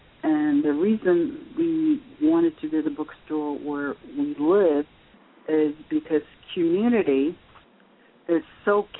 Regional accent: the South, United States; During the time when I grew up in the South, we didn't even have a month for Black History Month.

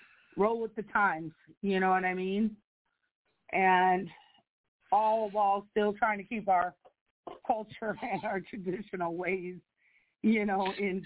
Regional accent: Rosebud, South Dakota, United States; I'm from Rosebud. I come from the Sichonggu Nation. And those are both bordered, their lands are both in South Dakota and Nebraska.

